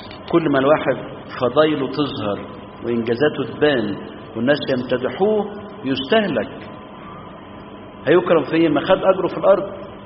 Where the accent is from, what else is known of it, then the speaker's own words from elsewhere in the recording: Minya, Minya Governorate, Egypt; وكتير من الامهات عندنا في الصعيد وعندنا في المنيا خصوصا عاشوا في الظل وعاشوا ورا الابواب